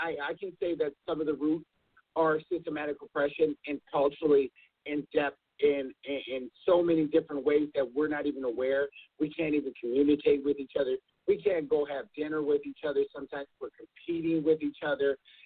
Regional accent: Minnesota, United States; born or raised there

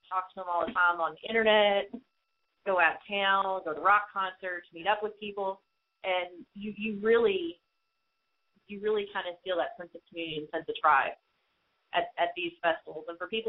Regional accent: Louisville, Kentucky, United States; We're from Louisville, Kentucky.

